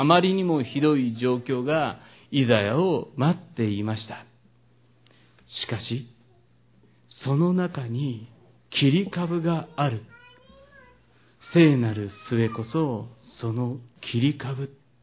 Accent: Kyoto, Japan; 私の実家は京都の田舎の熱心な日蓮宗の家でした。祖父母同居の中で姉と妹と私のこの三人に、母は信仰を伝えないとと一生懸命教会に連れて行ってくれました。

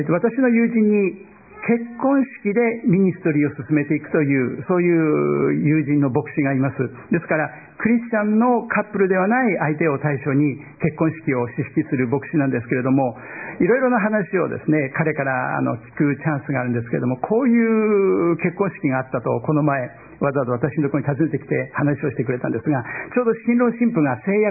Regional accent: northern Japan, Japan; born there; 私は、日本の北で、生まれました。

